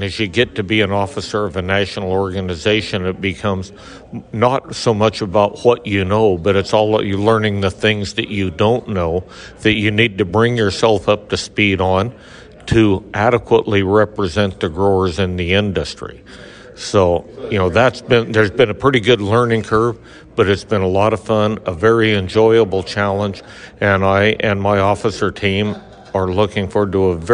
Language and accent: English; Oregon, United States; I am from Oregon, Klamath County. We're at the western edge of the Oregon High Desert, 4,100 feet elevation.